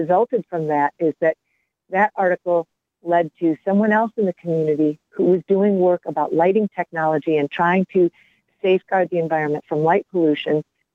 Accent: Michigan, United States; I mean, I grew up in Southeast Michigan, then I moved up here in 2002.

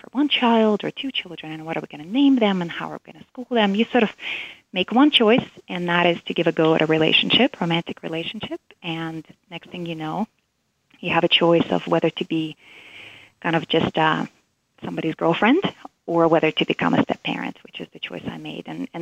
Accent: Russia; now in United States; I grew up in Russia during the time of the Soviet regime collapse

